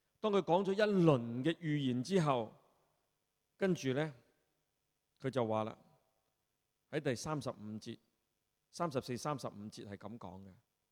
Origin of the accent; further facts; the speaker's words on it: Hong Kong; 我哋香港人